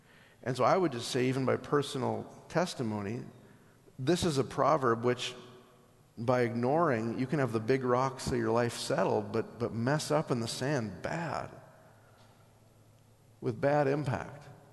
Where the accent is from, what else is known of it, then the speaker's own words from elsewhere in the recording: Canada; I'm a Canadian, it's the Olympics.